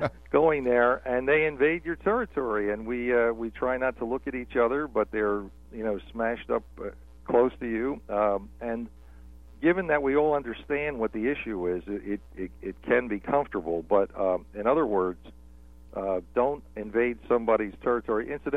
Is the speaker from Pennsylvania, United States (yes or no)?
yes; Philadelphia, Pennsylvania, United States; And so I think as a boy growing up in Philadelphia, watching my mother and dad, who were deaf, communicate quickly with each other